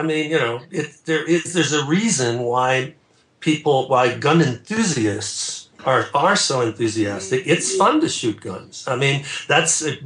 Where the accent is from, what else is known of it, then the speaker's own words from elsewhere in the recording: Canada; yes, I was raised in Canada, so I'm born and raised, so I'm sort of a Commonwealth citizen